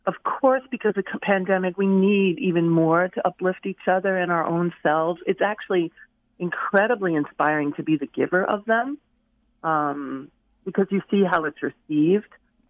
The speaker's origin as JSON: {"language": "English", "region": "Maine", "country": "United States", "said": "There's an amazing graphic designer in Ellsworth, Maine. I'm from Maine."}